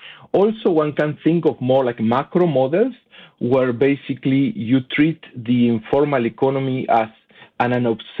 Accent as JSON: {"language": "English", "country": "Argentina", "said": "I'm originally from Argentina"}